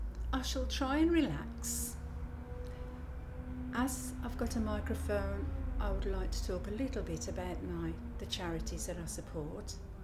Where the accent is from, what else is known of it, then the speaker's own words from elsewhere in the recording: Birmingham, West Midlands, United Kingdom; now in Cannock Wood, United Kingdom; I was born in Birmingham, and I lived there for the first 20 years of my life. Then I went to Staffordshire, and we've lived there in the same house for well over 40 years. In a little village, high up on Cannock Chase, Cannock Wood.